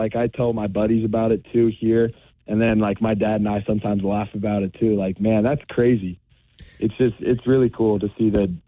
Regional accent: Washington, United States; Yeah, so I'm from Washington, and being from Washington, my goal was to go play at UW

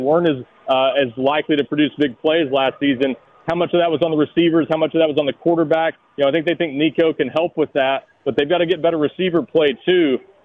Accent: the South, United States; accent: Southern; I can't completely replicate it the way he says it, but it's that's the best way in my southern accent that I can do it.

